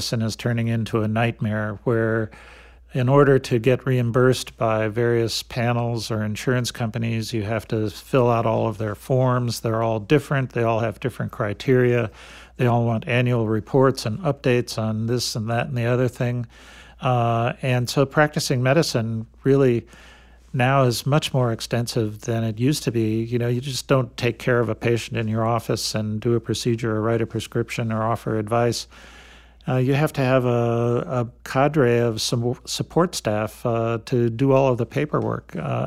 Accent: Wausau, Wisconsin, United States; also born or lived in Albany, New York; Partly in Wausau, Wisconsin, and then just outside of Albany, New York.

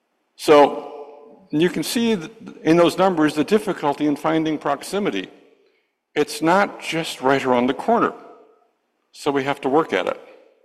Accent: Marinette, Wisconsin, United States; now in Madison, United States; When I was growing up in Marinette, it was a city of about 14,000 nestled on the shore of the Menominee River that formed the border with Michigan.

